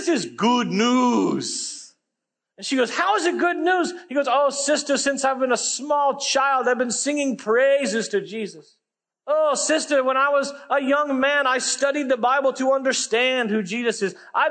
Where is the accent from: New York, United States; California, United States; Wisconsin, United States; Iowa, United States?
Iowa, United States; born there; I apologize, I was born in Iowa, just where it happened.